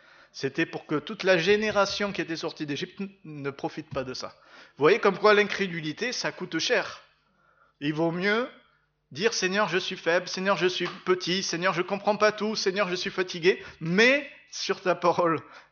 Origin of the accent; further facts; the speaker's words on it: Aix-en-Provence, Provence-Alpes-Côte d'Azur, France; Moi je viens d'Aix-en-Provence, donc je sais de quoi je parle.